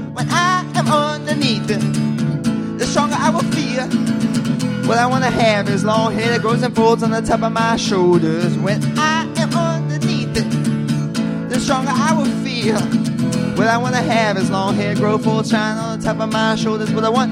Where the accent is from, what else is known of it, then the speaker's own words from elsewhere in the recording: Rockville, Maryland, United States; also born or lived in Washington, D.C.; I was born in D.C., grew